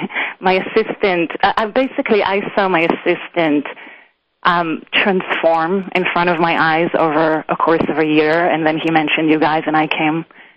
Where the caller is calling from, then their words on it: New York, United States; I'm calling from New York, yes.